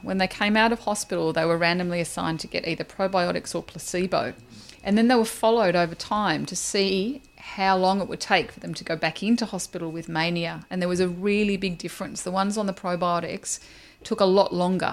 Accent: Australia; I'm Australian

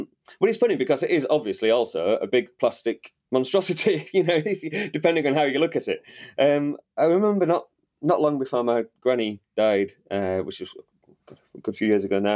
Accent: Wakefield, Yorkshire and the Humber, United Kingdom; I grew up in Wakefield, which is about as far from the sea as you can get in the north of England. It's right in the middle.

